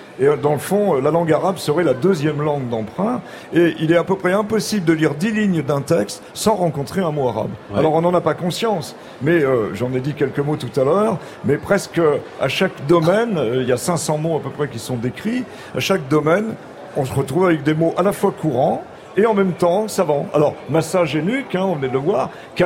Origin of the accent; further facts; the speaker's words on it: Saint-Denis, Île-de-France, France; born there; Je suis né à Saint-Denis. J'étais baptisé à Saint-Denis.